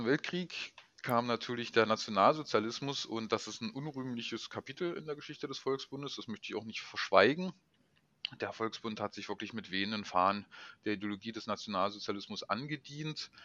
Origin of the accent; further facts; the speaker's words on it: Saxony-Anhalt, Germany; dass in meinem Heimatland Sachsen-Anhalt die Stelle des Bildungsreferenten frei geworden ist